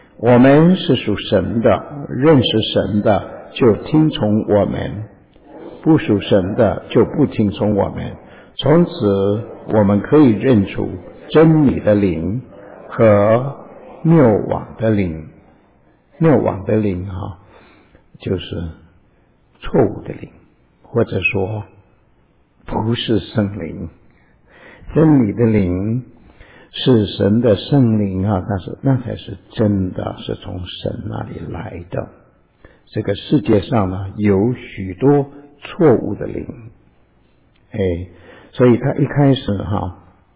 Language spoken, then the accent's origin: Chinese; China; 因为我们中国人煮菜多半用油嘛